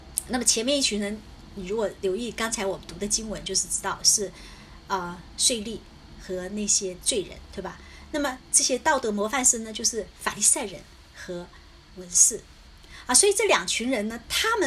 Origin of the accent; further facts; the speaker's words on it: China; 因为我们中国人都知道